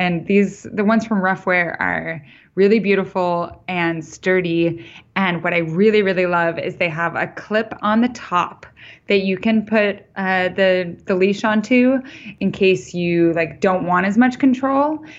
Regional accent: Idaho, United States; Part of the reason I moved back here was I grew up in Idaho, and this landscape is the landscape that feels beautiful to me.

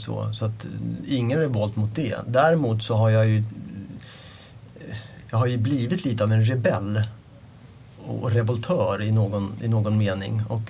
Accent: Stockholm County, Sweden; Jag är uppvuxen på Mälaröarna. Mina första 17-18 år. Som ligger lite söder om, vad är det, sydväst om Stockholm. Så att i Stockholms län, ja.

